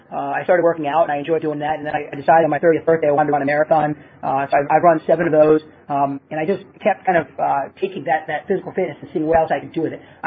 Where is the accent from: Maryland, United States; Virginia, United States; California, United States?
Maryland, United States; Baltimore; I grew up in Baltimore, Maryland, and I grew up in a very entrepreneurial house.